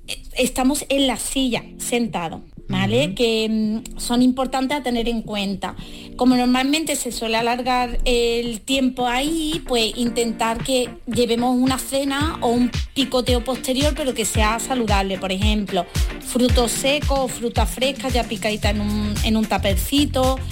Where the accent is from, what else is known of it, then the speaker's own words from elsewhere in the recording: Málaga, Andalusia, Spain; Yo soy muy malagueña, pero es verdad.